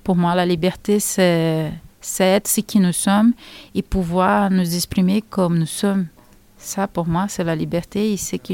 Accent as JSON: {"language": "French", "region": "Rio de Janeiro", "country": "Brazil", "second_language": "French", "moved": "as an adult", "lives_now": "France", "said": "quand je suis arrivée en France et j'étais déjà un artiste reconnu chez moi, à Rio"}